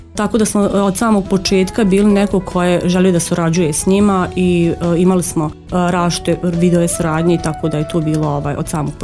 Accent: Zenica, Zenica-Doboj Canton, Bosnia & Herzegovina; rođena sam Zeničanka, odrasla sam u Zenci. Završila sam osnovnu školu tu na Mokušnicama. Završila sam srednju medicinsku školu, zdravstveni fakultet u Zenici

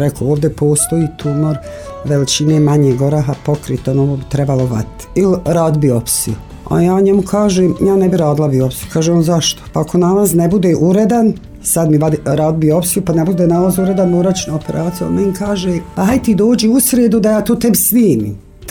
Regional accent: Janjići, Federation of Bosnia and Herzegovina, Bosnia & Herzegovina; domaćica, dolazim iz Janjića, 65 godina imam.

